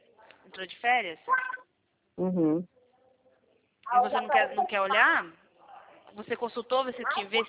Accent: Sorocaba, São Paulo, Brazil; Ah, eu sou de Sorocaba, pertinho.

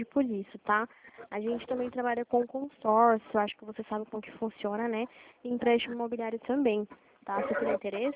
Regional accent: Limeira, São Paulo, Brazil; Eu sou aqui de Limeira, São Paulo

